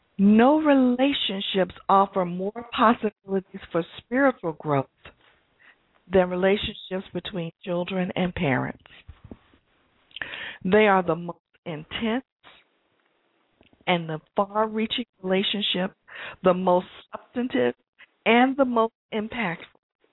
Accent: Atlanta, Georgia, United States; I grew up here in Atlanta at a time when the city was segregated

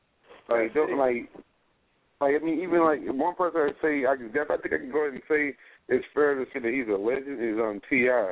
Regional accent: New Jersey, United States; now in Texas, United States; I'm originally from Jersey, and now I'm down here in Texas as well.

